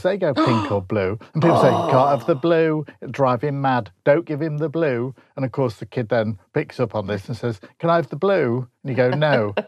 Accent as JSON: {"language": "English", "town": "Grimsby", "region": "Yorkshire and the Humber", "country": "United Kingdom", "said": "What other sort of road is there? I come from Grimsby."}